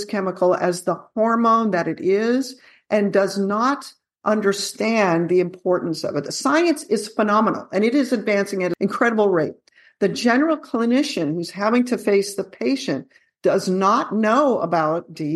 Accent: California, United States; I trained in California originally, or I grew up in California and then did some of my college training there and then trained in Houston at Baylor and then did my neurology residency in Boston. But I now live in Texas

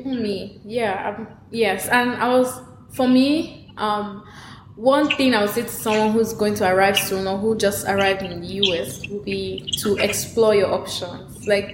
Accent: Nigeria; I'm a Nigerian.

